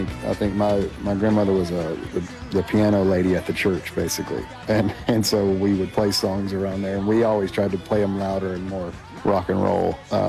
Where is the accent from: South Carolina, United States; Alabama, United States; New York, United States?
South Carolina, United States; And honestly, I grew up in South Carolina